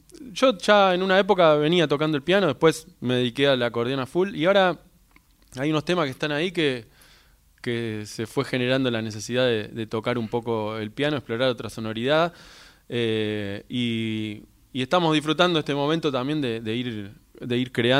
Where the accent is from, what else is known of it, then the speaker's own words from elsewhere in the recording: Haedo, Buenos Aires Province, Argentina; Aedo. Soy de Aedo. Viví ahí toda la vida.